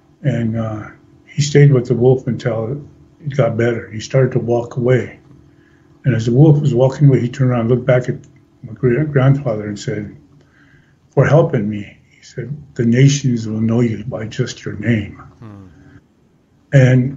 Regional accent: South Dakota, United States; Well, actually, started out living on a reservation. I was born in the Pine Ridge Indian Reservation.

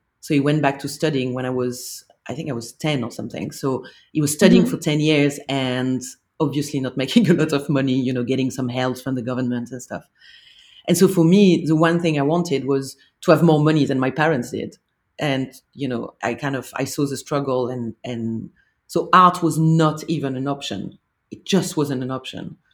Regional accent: France; growing up in France, I think, because I think the French education system is very elitist

